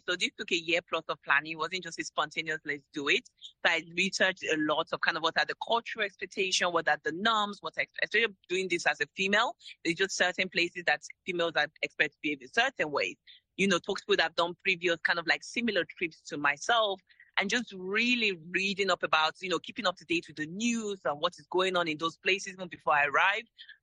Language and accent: English; London, United Kingdom; also born or lived in Lagos, Nigeria; I was born in Lagos, Nigeria, grew up in London. And each time I traveled back, I was just kind of flying back home, flying over this, you know, set of West African countries, especially.